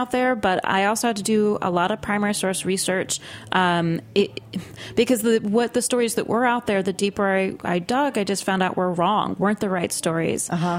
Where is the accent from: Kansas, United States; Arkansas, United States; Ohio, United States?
Ohio, United States; I mean, we're from Ohio, Cincinnati-style